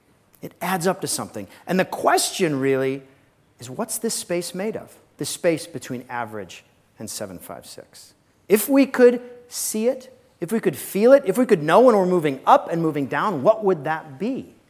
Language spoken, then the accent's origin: English; Alaska, United States; The first problem is that I was growing up in Alaska. That's June, if you can see the snow.